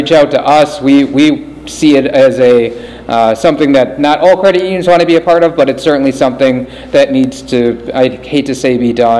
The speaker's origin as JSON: {"language": "English", "region": "Wisconsin", "country": "United States", "said": "And I'm from Wisconsin, so we do things a little bit different there"}